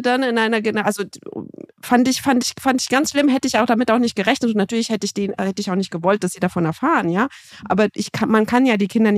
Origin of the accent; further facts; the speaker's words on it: Bucharest, Romania; waren wir in meiner Heimatstadt, also quasi wo ich geboren bin, in Bukarest